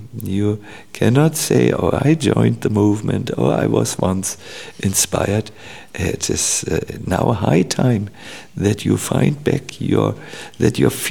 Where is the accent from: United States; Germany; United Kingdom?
Germany; Northern Germany; We are from North Germany.